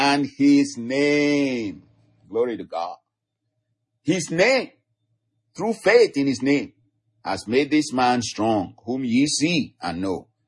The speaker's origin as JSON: {"language": "English", "country": "Nigeria", "tie": "born or raised there", "said": "the culture where I grew up from, you know, I'm from Nigeria. My culture, the Yoruba culture"}